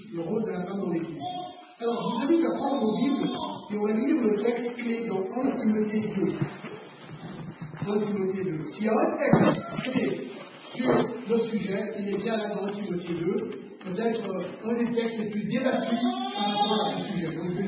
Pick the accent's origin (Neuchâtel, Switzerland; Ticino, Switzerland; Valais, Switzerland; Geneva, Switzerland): Geneva, Switzerland; also born or lived in United States; j'ai grandi à Genève, ne connaissant pas le Seigneur. Et à l'âge de 15 ans, mes parents m'ont envoyé dans un internat pour faire mes études.